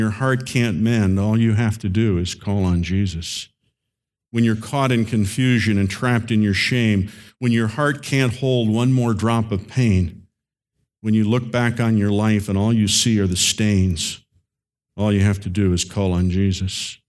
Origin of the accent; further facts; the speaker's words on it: Chicago, Illinois, United States; I grew up in the Chicago area